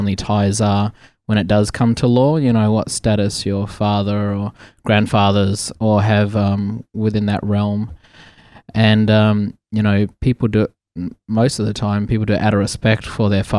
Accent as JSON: {"language": "English", "town": "Port Hedland", "region": "Western Australia", "country": "Australia", "tie": "born or raised there", "also_born_or_lived": "Meekatharra", "said": "I am Yamiji Nyunga from Western Australia. I grew up mostly in Meekatharra and Port Hedland in WA, and I am 28."}